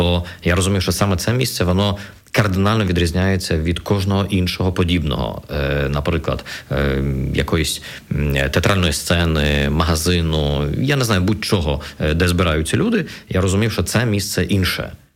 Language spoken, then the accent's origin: Ukrainian; Odesa, Odesa Oblast, Ukraine; Я виріс, народився і виріс в Одесі, а це є такі регіони, будемо говорити, не дуже релігійні.